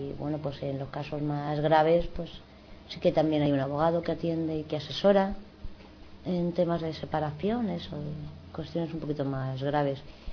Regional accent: Madrid, Community of Madrid, Spain; Soy educadora social y soy de Villaverde Alto.

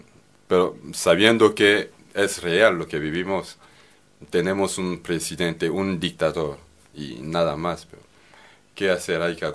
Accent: DR Congo; Sí, bueno, no podemos hablar del Congo sin hablar de Joseph Kabila.

